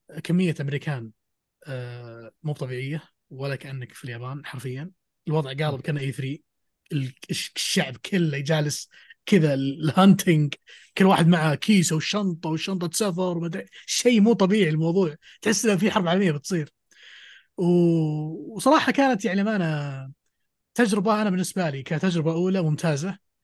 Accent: Saudi Arabia; أحسن من أطلق محل ألعاب عندنا في السعودية

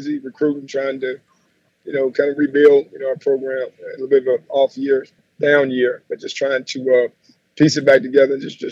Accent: Louisiana, United States; obviously I'm a Louisiana guy. I grew up in the North Louisiana area.

